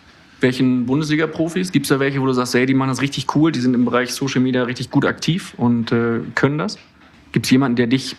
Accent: Austria; Als Österreicher muss ich jetzt ja sagen

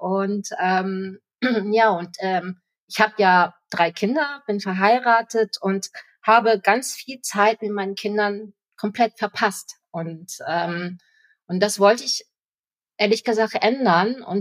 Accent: Bremen, Germany; now in Munich, Germany; bin dann zurück nach Bremen, also ich komme aus dem Norden ursprünglich

